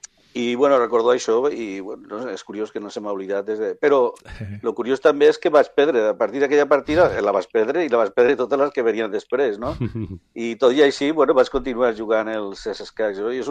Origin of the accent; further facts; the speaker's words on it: Sagunt, Valencian Community, Spain; jo soc de València, el meu club, bueno, jo soc de Sagunt, que és una ciutat que està, bueno, coneguda entre Castelló i València, de la comarca del Camp de Morvedre